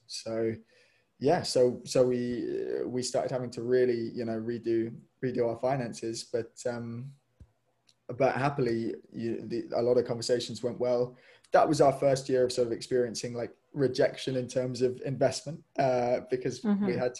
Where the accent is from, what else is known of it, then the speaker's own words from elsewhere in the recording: United Kingdom; especially as British entrepreneurs. We're generally quite modest, I want to say, and overly sort of humble.